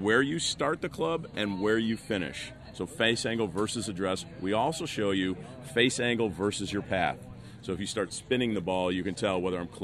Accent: Chicago, Illinois, United States; I'm from Chicago.

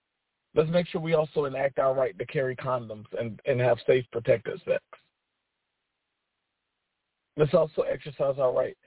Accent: United States; I don't really care about American R&B. I'm American.

